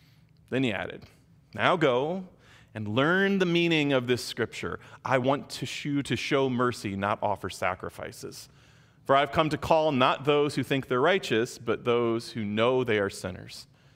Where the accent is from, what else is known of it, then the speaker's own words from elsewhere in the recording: Michigan, United States; I am from Michigan. I grew up in the Presbytery of Detroit. This is like coming home for me